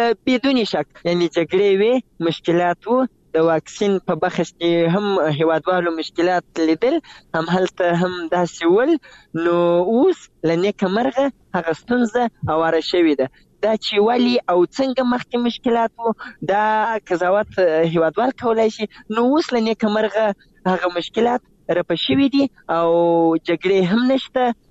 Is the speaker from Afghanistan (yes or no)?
yes; Zabul, Afghanistan; زه د زابل یم او پرون له زابل نه بل ورځ رالم تقریبا.